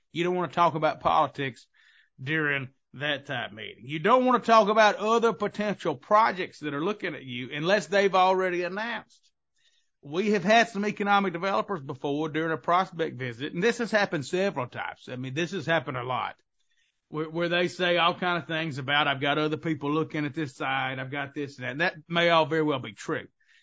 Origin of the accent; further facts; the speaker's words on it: Southern United States, United States; accent: Southern; I'm Southern, as you can tell from my accent if you've never heard me before. I'm always going to be Southern.